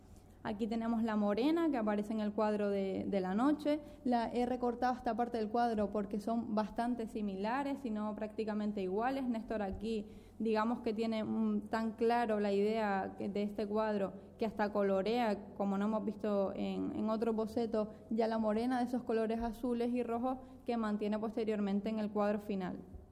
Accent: Canary Islands, Spain; que obviamente solo podemos ver, como los canarios sabemos, con bajamar

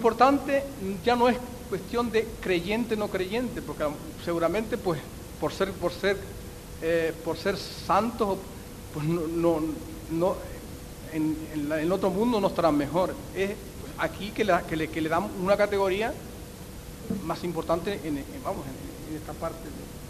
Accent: Canary Islands, Spain; ya aquí hablo como palmero, como canario

